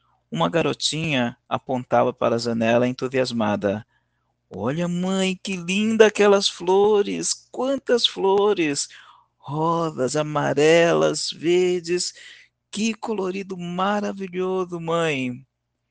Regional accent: São Paulo, Brazil; eu sou de São Paulo, capital, que é onde eu estou

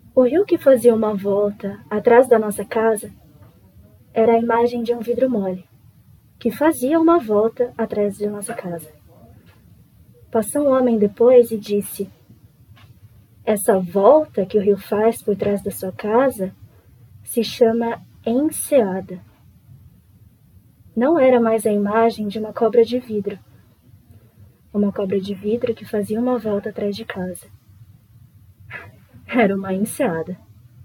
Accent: Bauru, São Paulo, Brazil; eu sou de Bauru

